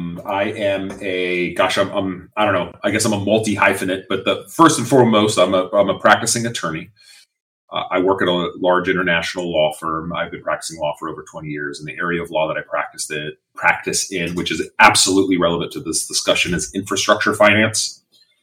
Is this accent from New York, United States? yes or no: no; California, United States; And we are both from North Orange County, which is awesome. I understand you're also from the Buena Park, Fullerton area, which is where I grew up.